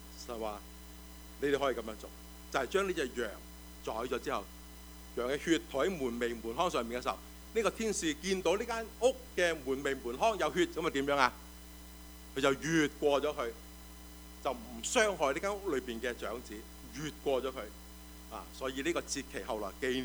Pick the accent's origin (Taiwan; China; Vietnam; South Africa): China; 我中国人就会想到西游记